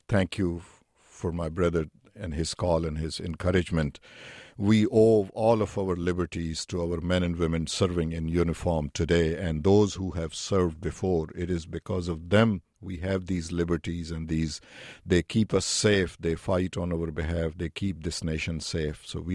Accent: Pakistan; I grew up in Pakistan without these rights and without these dignities. I am very much aware of what an autocrat looks like, thinks like, acts like. I have lived under two martial laws in Pakistan.

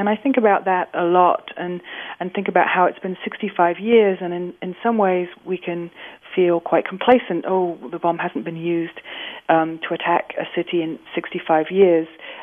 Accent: United Kingdom; accent: British; Or Hiroshima, that's my British accent for you.

